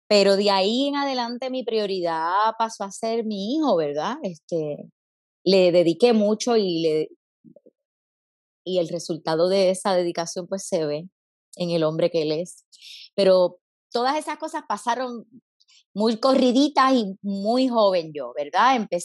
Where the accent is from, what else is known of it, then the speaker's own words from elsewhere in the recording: Caguas, Puerto Rico; Yo soy de Caguas, natural de Caguas. Caguas es un país, óyeme, nuestro nuevo país, como le decía Willy Miranda Marín, que en paz descanse, muy, muy artístico.